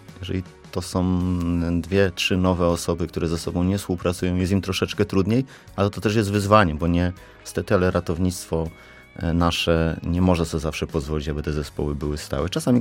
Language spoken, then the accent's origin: Polish; Grodków, Opole Voivodeship, Poland; Mimo, że pochodzę z Grodkowa, to jak pojechałem i zobaczyłem ten obiekt, to byłem oczarowany.